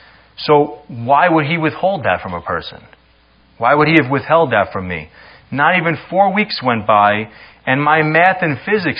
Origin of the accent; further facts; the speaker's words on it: Staten Island, New York, United States; I went to Monsignor Farrell High School on Staten Island, and I grew up in the Catholic Church, always with a strong faith in God